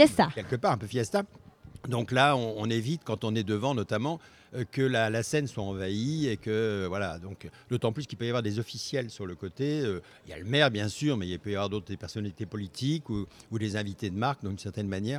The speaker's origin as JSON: {"language": "French", "town": "Paris", "region": "Île-de-France", "country": "France", "said": "mais moi, je viens de Paris, voilà, c'est tout à fait différent."}